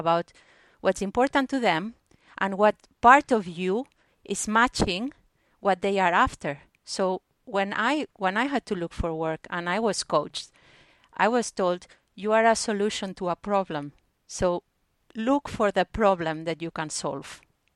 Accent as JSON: {"language": "English", "town": "Barcelona", "region": "Catalonia", "country": "Spain", "said": "I'm from Barcelona, and I know that when I was applying for jobs after uni, my CV was so limited."}